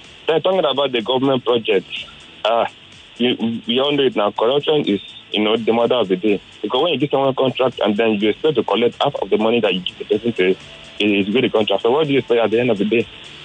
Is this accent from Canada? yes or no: no; Nigeria; born there; since I was born in Nigeria